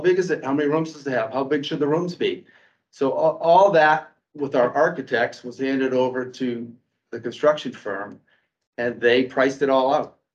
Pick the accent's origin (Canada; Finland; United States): United States; Maine; I grew up here in Maine. I skied Mount Abram, Sunday River as a kid, Shawnee Peak.